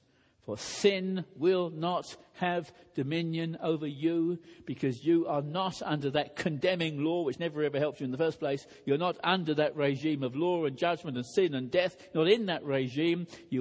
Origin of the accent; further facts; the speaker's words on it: Kenya; I'm a Kenyan. I can tell you, I'm not very good at Kikuyu. Not bad at Swahili. Kijaluo, can manage a few sentences.